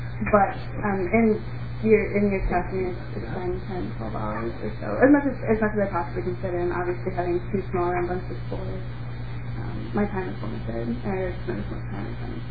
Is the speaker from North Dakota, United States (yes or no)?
yes; West Fargo, North Dakota, United States; Representative, my hometown is West Fargo.